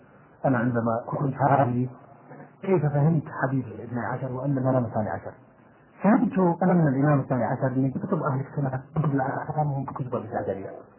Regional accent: Yemen; هذه مسألة ثابتة حتى أنه نحن عندنا في اليمن

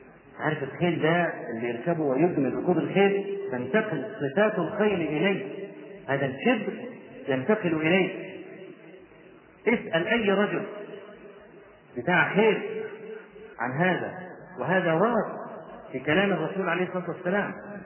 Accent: Egypt; واحنا عندنا في مصر بدعه قبيحه

